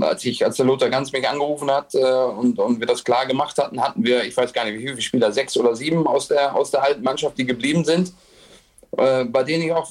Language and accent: German; Oldenburg, Lower Saxony, Germany; Ich komme aus Oldenburg, das ist zwar nicht so weit weg